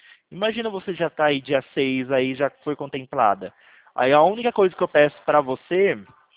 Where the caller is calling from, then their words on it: Sumaré, São Paulo, Brazil; Eu falo aqui de Sumaré, São Paulo.